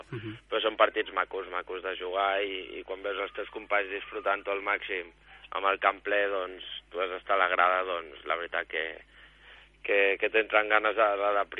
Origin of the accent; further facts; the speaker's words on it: Barcelona, Catalonia, Spain; jo soc de Barcelona, he jugat sempre a Barcelona